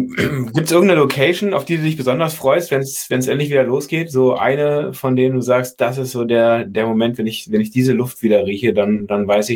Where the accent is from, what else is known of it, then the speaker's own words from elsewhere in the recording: Berlin, Germany; Ich kann das als Berliner überhaupt gar nicht ernst nehmen, weil Köln und Düsseldorf sind no so nah nebeneinander wie in Berlin.